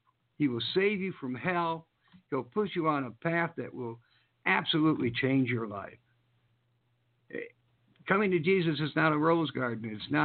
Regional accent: the South, United States; I'm from the South, okay?

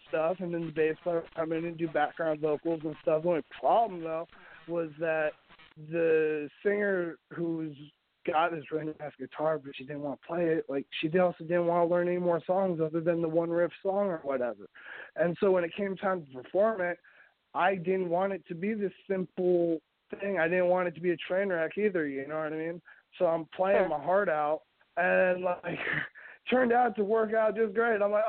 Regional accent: Vancouver, British Columbia, Canada; now in Portland, United States; we got to do a show locally up here in Portland. I'm from Vancouver, though.

